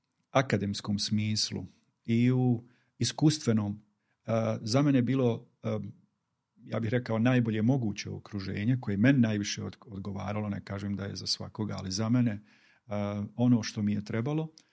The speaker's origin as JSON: {"language": "Bosnian", "town": "Prnjavor", "region": "Federation of Bosnia and Herzegovina", "country": "Bosnia & Herzegovina", "tie": "born or raised there", "said": "Djetinjstva se sjećam kao u Prinjavoru kod Kalesije"}